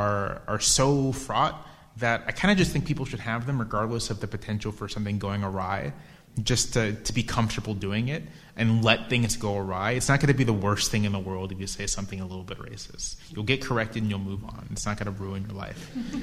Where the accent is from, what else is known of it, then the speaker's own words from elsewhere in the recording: the South, United States; I tend to write about what I know, and I'm from the South, and sort of what I know is the South.